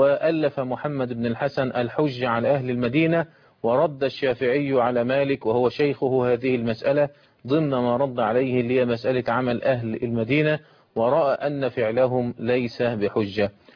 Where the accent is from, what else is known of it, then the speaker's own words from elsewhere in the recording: Egypt; وإن كان الراجح عندنا في مصر صلاة ال 11 ركعة